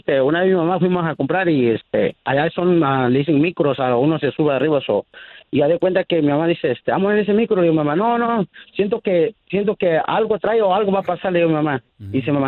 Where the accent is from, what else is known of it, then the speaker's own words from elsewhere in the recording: Acapulco, Guerrero, Mexico; born there; Y yo, en el tiempo que yo nací en Acapulco